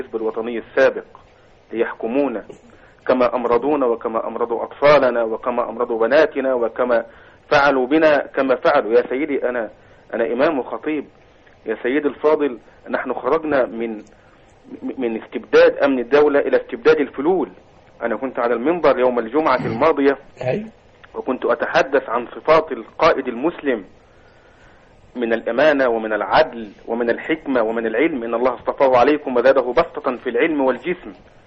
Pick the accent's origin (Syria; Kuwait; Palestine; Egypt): Egypt; Mansoura, Dakahlia; أنا أمام خطيب من المنصورة.